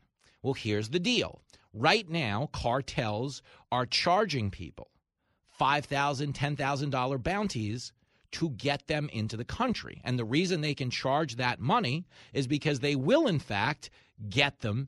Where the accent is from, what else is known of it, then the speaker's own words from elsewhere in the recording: Levittown, New York, United States; I grew up in Levittown. So one thing, if you grew up in a tough town like I did, you know, Levittown is the biggest post-World War II settlement for American GIs returning home from the war.